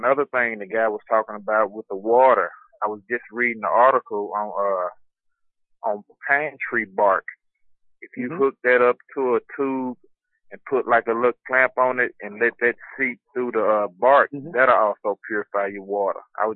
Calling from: Chattanooga, Tennessee, United States; I'm calling from Chattanooga.

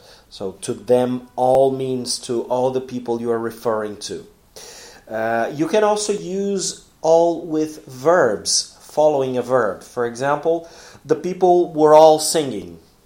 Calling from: Porto Alegre, Rio Grande do Sul, Brazil; English is a second language

